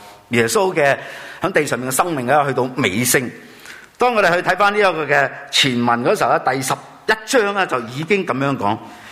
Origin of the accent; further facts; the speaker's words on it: China; 我哋中国人有句话，我相信大家都系知道呢句话嘅道理